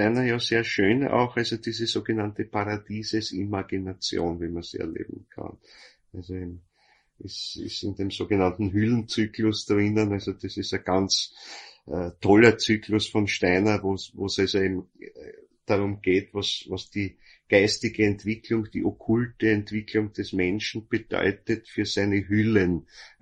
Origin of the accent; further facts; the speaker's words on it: Vienna, Austria; Und was dann zurückbleibt, sind die Grammeln, sagt man bei uns in Wien zumindest.